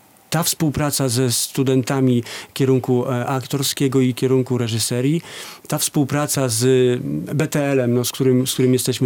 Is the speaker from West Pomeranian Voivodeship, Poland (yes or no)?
yes; Szczecin, West Pomeranian Voivodeship, Poland; Ja jestem ze Szczecina, stamtąd pochodzę.